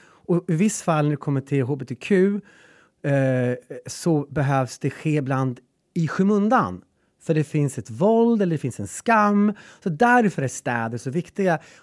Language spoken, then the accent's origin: Swedish; Gräsmark, Värmland, Sweden; Eller Gräsmark, där jag kommer ifrån.